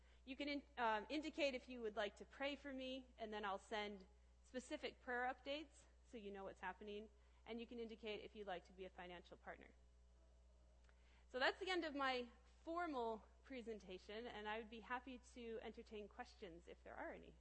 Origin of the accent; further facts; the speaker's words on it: Kalamazoo, Michigan, United States; I grew up here in Kalamazoo in the Netherlands Reformed Churches, so I was baptized as a baby.